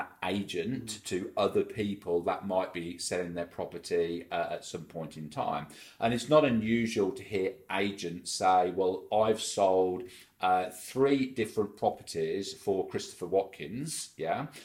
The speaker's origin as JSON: {"language": "English", "region": "England", "country": "United Kingdom", "moved": "as an adult", "lives_now": "Australia", "said": "as you can pick up from my accent, I'm English and moved to Australia to, 12 years ago to work for News Corp"}